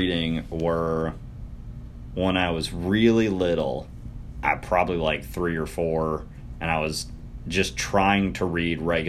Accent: Danville, Kentucky, United States; I'm from Danville, Kentucky originally. We would drive up to Lexington, Kentucky, for those of you that are familiar.

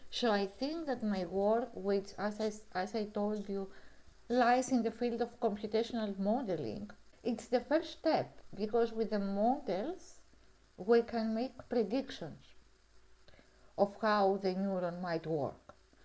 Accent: Crete, Greece; English is a second language; also born or lived in Heraklion; now in Berlin, Germany; the last 10 years before I came here in Berlin for my PhD. And I'm also from Crete, from Greece. Yeah, I'm a bit crazy. I'm a bit Mediterranean personality

